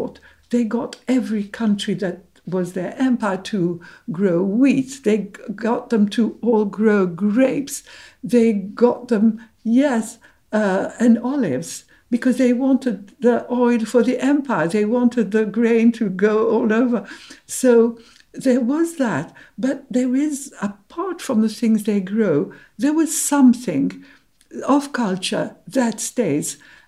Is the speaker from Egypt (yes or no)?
yes; Cairo, Cairo Governorate, Egypt; And I was from Cairo.